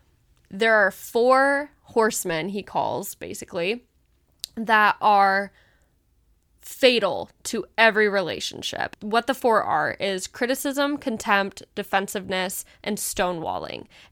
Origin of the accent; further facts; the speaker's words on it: Midwest, United States; accent: Midwestern; my little Midwestern accent coming through